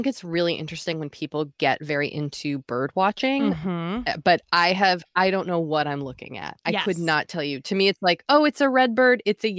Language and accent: English; Boston, Massachusetts, United States; also born or lived in Maine / New York City; I moved to California. Mm-hmm. I'm from Boston. I went to college in Maine. Then I moved to New York City.